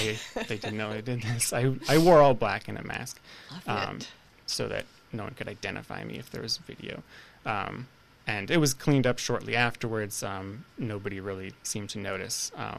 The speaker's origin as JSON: {"language": "English", "town": "Salem", "region": "Massachusetts", "country": "United States", "tie": "born or raised there", "said": "I grew up in Salem, Massachusetts"}